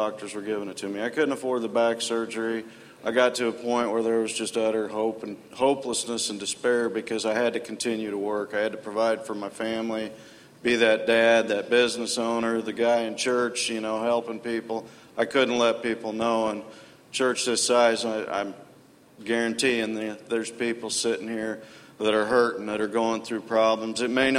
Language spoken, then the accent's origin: English; Springfield, Missouri, United States; I'm 42 years old, and like you said, I'm from Springfield, Missouri. I grew up in church.